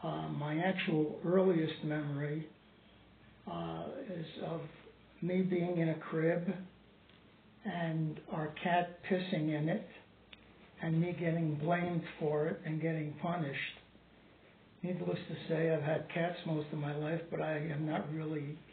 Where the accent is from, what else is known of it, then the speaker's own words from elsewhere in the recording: Philadelphia, Pennsylvania, United States; I grew up in Philadelphia. I was a preemie baby. I was born in 1939, and right before the war started.